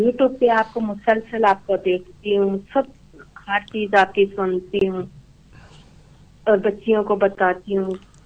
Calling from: United States; میں U S سے بات کر رہی ہوں.

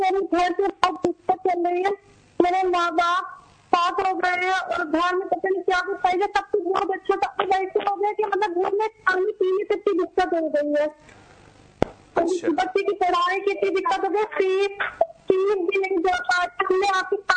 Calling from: Kanpur, Uttar Pradesh, India; India Kanpur سے بول رہے ہیں.

